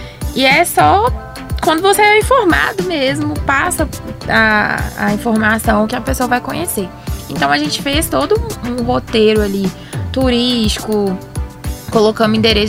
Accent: Minas Gerais, Brazil; Somos mineiros, gente, tem que ter esses três.

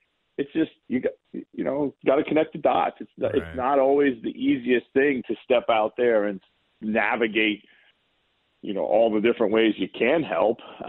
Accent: Pennsylvania, United States; also born or lived in Ohio / Europe; Well, I was born in Ohio, but I grew up outside of Philadelphia. Most of my growing up years were outside of Philadelphia. Went to college in Eastern Pennsylvania, and then went to Europe for 17 years after that.

